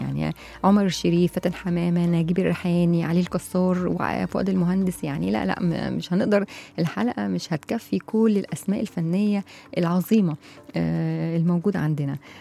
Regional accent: Egypt; وفي أنواع كتير من الرأس عندنا إحنا موجودة في مصر

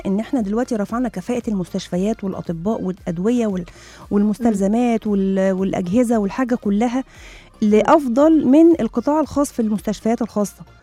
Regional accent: Egypt; moved away; يعني أنا مصري وبرا وحبيت أتعالج أو هعمل عملية كبيرة أنزل بلدي أعملها

